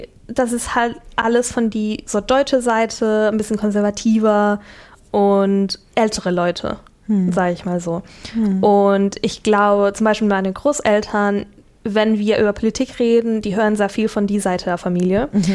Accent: Chile; German is a second language; Und ich komme ja aus Chile und ich erzähle einfach super gern über, was da los ist.

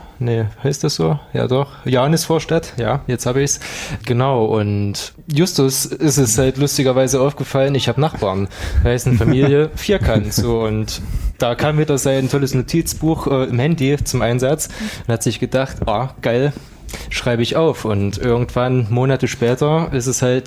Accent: Zeitz, Saxony-Anhalt, Germany; eigentlich bin ich aus Zeitz, aus der Ecke

